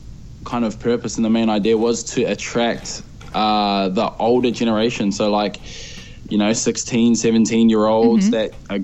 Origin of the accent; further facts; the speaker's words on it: New Zealand; now in Brisbane, Australia; I was brought up in New Zealand, born and raised in New Zealand.